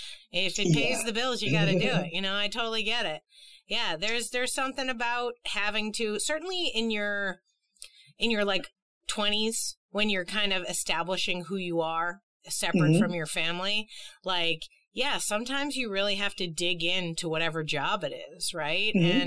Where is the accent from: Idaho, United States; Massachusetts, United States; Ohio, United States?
Massachusetts, United States; Boston; Now, I understand because I'm from Boston, and every time I told people I was going to move from Boston to go to college, they were like, there's hundreds of colleges here.